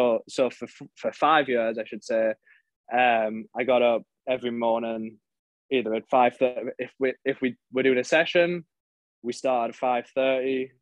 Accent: Sunderland, North East England, United Kingdom; no, I'm from England. They're like, oh, whereabouts? And then I usually say Sunderland

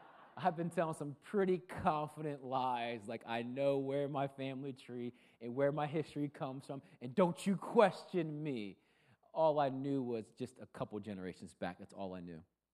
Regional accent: Puerto Rico; I'm like, sweetheart, I'm Puerto Rican. Like, I am from the Commonwealth of Puerto Rico. My parents are Puerto Rican.

